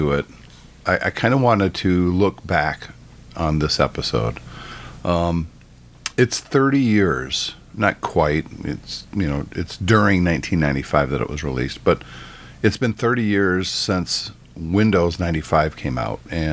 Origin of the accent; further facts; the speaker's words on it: United States; I'm in the US, if you can't tell by my accent. I know a lot of people think, is he Australian? Maybe New Zealand? No. No, it's the US.